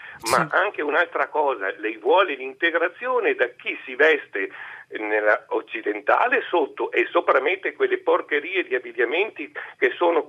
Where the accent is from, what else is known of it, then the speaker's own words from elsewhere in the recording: Vighizzolo d'Este, Veneto, Italy; Vighizzolo d'Este.